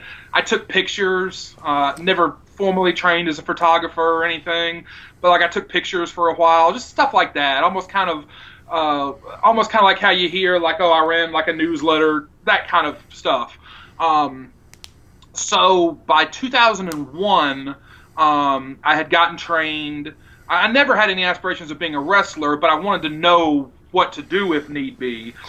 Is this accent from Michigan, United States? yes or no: no; Greensboro, North Carolina, United States; I grew up outside of Greensboro, and in 94, a local promotion started running shows in around like Greensboro, Asheboro, Burlington, little towns on the outskirts of Greensboro.